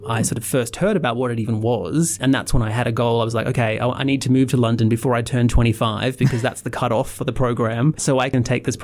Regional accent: Brisbane, Queensland, Australia; moved away as an adult; now in Armidale, Australia; I'm originally from Brisbane, and I moved to Armidale about 6 years ago to teach here at UNE.

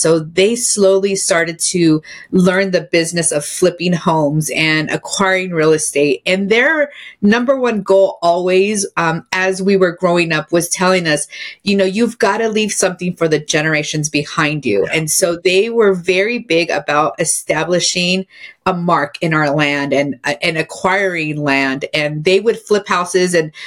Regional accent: San Jose, California, United States; also born or lived in New York City; Originally San Jose, California, born and raised here. I lived here till I was about 19 years old. And then I moved to New York City

